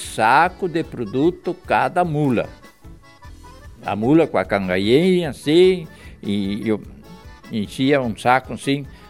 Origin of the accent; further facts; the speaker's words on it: Aratiba, Rio Grande do Sul, Brazil; born there; Eu nasci no Rio Grande. Naquela época pertencia a Aratiba, hoje é ainda Aratiba, né? Da onde que eu nasci pertence a Aratiba.